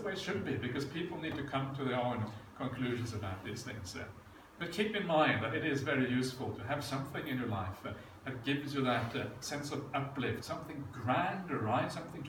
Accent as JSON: {"language": "English", "country": "Norway", "tie": "born or raised there", "said": "I grew up in Norway, right?"}